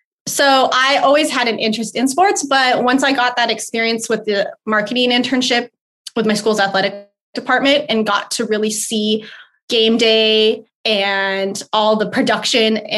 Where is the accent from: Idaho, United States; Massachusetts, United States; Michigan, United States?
Idaho, United States; also born or lived in New Orleans; I grew up in Idaho. So we moved to Idaho when I was a baby. So I didn't spend much. My brother had got to have his childhood in New Orleans.